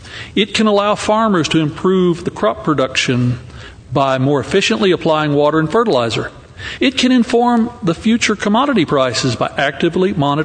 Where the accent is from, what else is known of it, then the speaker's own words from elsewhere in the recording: Oklahoma, United States; especially those in my home state of Oklahoma.